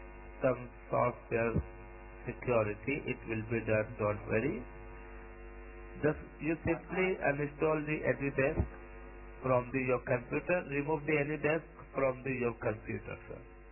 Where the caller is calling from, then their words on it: Melbourne, Victoria, Australia; We are from St. Melbourne. Okay, Victoria. Melbourne, Victoria City.